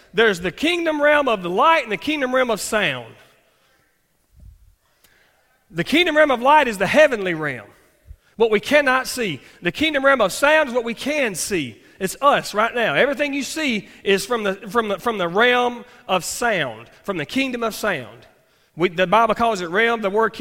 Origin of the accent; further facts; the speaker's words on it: Mississippi, United States; I'd resigned my job back in my home state of Mississippi.